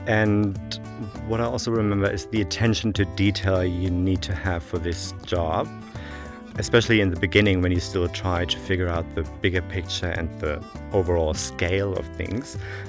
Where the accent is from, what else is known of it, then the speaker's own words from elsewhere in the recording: Germany; English is a second language; moved away as an adult; And I'm from Germany, grew up there.